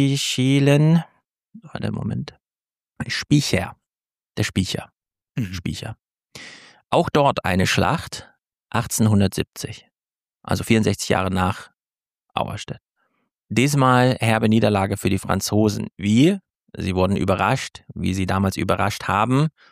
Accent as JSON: {"language": "German", "town": "Jena", "region": "Thuringia", "country": "Germany", "said": "Meine Herkunft ist ja bekannt, ich komme aus Jena."}